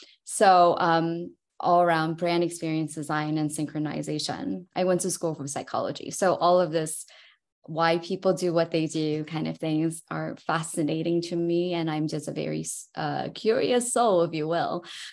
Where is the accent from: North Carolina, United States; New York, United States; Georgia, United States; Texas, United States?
New York, United States; New York City; so I grew up in New York City, but now I'm in the Hudson Valley